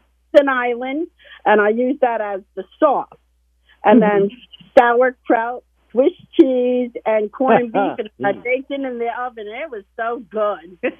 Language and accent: English; Roselle, New Jersey, United States; also born or lived in Orlando; Yes, I grew up in Roselle.